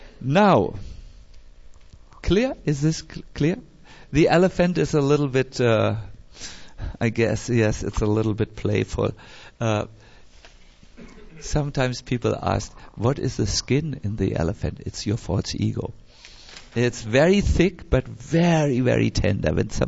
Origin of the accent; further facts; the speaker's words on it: Germany; because I'm from Germany and we are chronically impolite